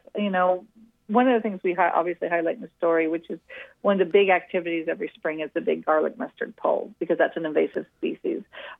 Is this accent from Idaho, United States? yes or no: yes; Idaho, United States; where I grew up out in Idaho, we didn't have this kind of a concept where there's this sort of town square or town green.